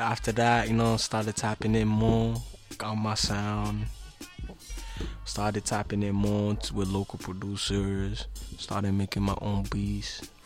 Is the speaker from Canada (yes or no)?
yes; Montreal, Quebec, Canada; Mm-hmm. I'm 20 years old. I'm from Cartierville.